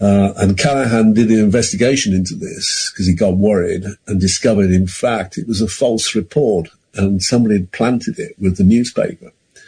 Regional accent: Kidderminster, West Midlands, United Kingdom; I mean, I came from Kidderminster, which was a carpet town.

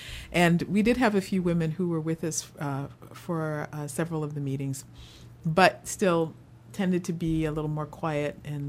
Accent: New York, United States; now in Richmond, United States; I came to Richmond just from New York, and I've been here for 20 years

